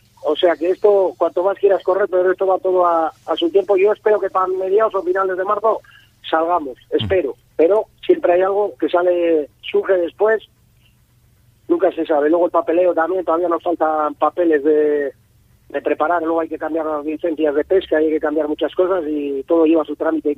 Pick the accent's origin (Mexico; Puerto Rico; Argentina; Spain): Spain; Colindres, Cantabria; Hombre, yo soy de Colimbres